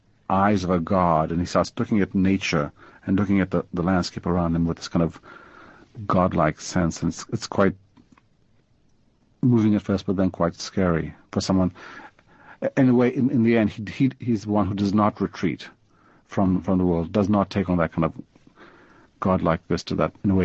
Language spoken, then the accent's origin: English; Sri Lanka; it could describe the landscape I grew up in Sri Lanka.